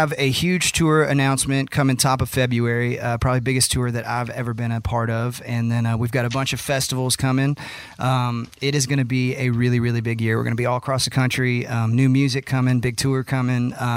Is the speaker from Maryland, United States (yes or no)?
no; Austin, Texas, United States; they reached out and asked if I wanted to sing … because I'm from Austin.